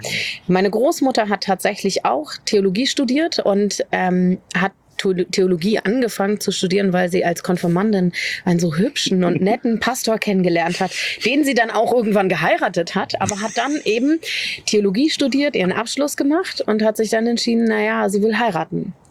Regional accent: Berlin, Germany; Ich bin in Berlin groß geworden.

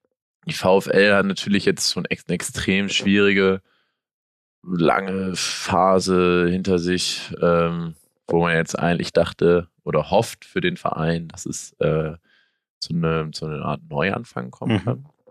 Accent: Achim, Lower Saxony, Germany; Ich komme aus Achim.

